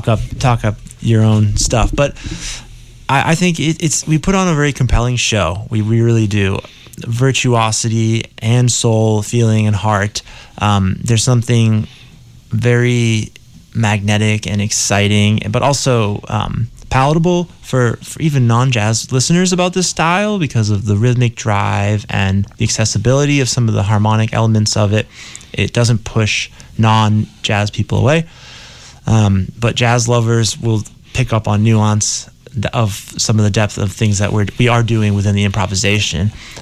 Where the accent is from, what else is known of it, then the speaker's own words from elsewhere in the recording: Marlboro, United States; I grew up in Marlboro